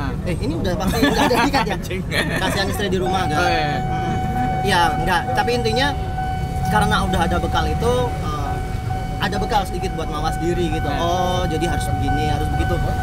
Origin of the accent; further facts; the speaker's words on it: Java, Indonesia; accent: Javanese (medok); Sampai sekarang juga saya masih medok, Mas, gitu.